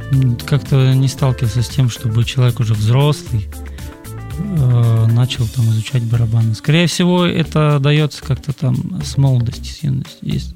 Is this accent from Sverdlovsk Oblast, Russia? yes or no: no; Novosibirsk, Novosibirsk Oblast, Russia; вот там в Новосибирске остались мои родственники. Я сам из Новосибирска.